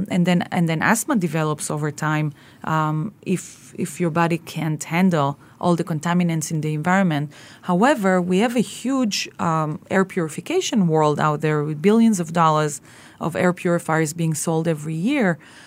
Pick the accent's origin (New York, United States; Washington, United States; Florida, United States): Florida, United States; Miami; I come from Miami, so we have basically the same weather.